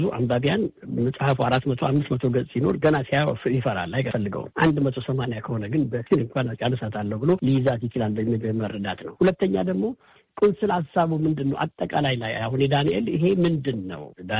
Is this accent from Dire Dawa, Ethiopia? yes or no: no; Addis Ababa, Ethiopia; ዋሬና ካዛንቺስ ነው ተወልጄ ያደግኩት እና እድገቴና ትምህርቴም ካዛንቺስ ነው። ሃይስኩልም ኤሌመንተሪ ምኑን የተማርኩትም ካዛንቺስ ነው።